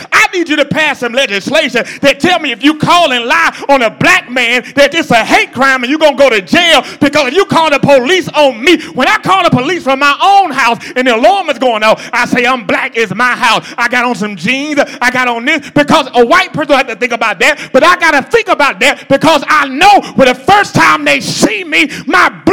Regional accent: Atlanta, Georgia, United States; Because Georgia, see, I'm from Atlanta. I claim Georgia sometimes.

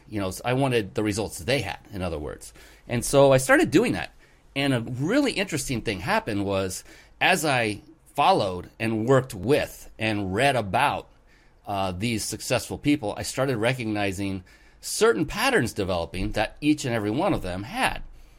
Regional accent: West Coast, United States; I was flown out to the East Coast. I'm from the West Coast.

